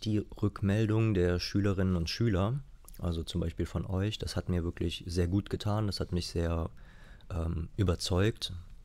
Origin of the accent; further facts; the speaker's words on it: Bornheim, North Rhine-Westphalia, Germany; also born or lived in Bonn; now in Cologne, Germany; Lange im Vorgebirge aufgewachsen, genauer in Bornheim-Merten. Und fühle mich auch dem Rheinland sehr verbunden. Ich wohne jetzt seit 6 Jahren in Köln, mehr oder weniger.